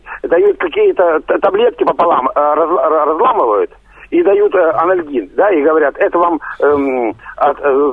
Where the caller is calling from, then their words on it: Moscow, Russia; я из Москвы.